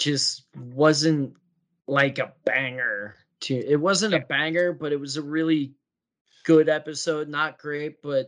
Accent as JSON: {"language": "English", "region": "New York", "country": "United States", "said": "I'm from Long Island."}